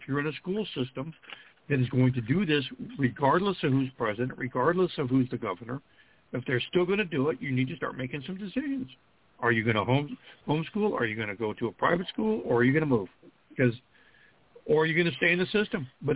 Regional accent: California, United States; No, I'm from California.

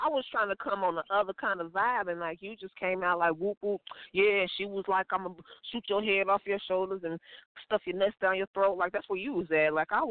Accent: Georgia, United States; also born or lived in Cincinnati; now in Orlando, United States; I was raised in Georgia. I lived in Ohio, Cincinnati, for a few years, for about 8 years. And I just recently moved to Orlando, Florida.

